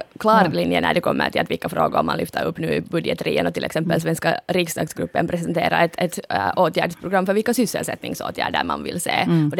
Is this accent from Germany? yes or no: no; Porvoo, Uusimaa, Finland; Och nu är ju själv hemma från Borgå och Östnyland